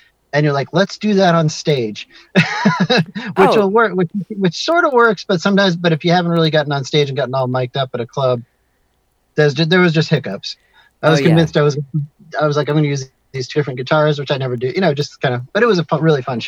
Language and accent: English; Maine, United States; moved away as an adult; also born or lived in Canada; now in San Francisco, United States; I've been out here for a long time, but I'm from the East Coast. I grew up in Maine, and right on the ocean up there by Canada and Maine. And I was born in Canada, but I just lived there for a little bit.